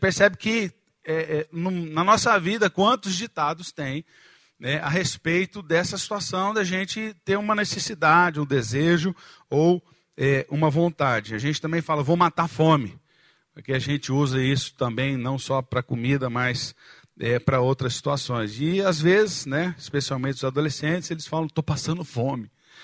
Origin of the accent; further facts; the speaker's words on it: Campinas, São Paulo, Brazil; now in Curitiba, Brazil; eu vim de Campinas, era mais fácil